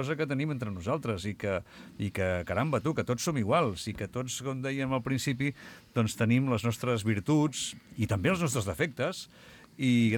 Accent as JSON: {"language": "Catalan", "town": "Vilafranca del Penedès", "region": "Catalonia", "country": "Spain", "tie": "born or raised there", "also_born_or_lived": "Barcelona", "said": "Jo també sóc nascut a Barcelona, I vaig viure fins als 8 anys, però sóc vilafranquí."}